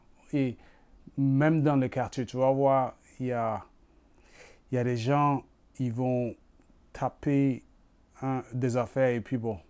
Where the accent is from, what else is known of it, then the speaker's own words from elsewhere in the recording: Burkina Faso; C'est un peu partout en Afrique, mais surtout là où j'ai grandi au Burkina Faso.